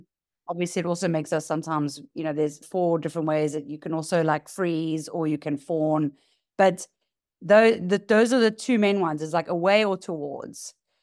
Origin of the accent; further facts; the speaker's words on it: Durban, KwaZulu-Natal, South Africa; now in Cape Town, South Africa; I am in Cape Town, South Africa. I'm originally from Durban, which is on the East Coast, and I've moved to the West Coast.